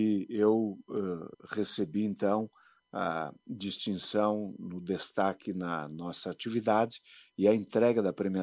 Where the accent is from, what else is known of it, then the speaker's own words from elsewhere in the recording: Marau, Rio Grande do Sul, Brazil; sempre sou grato ao povo de Marau, à minha terra, à minha gente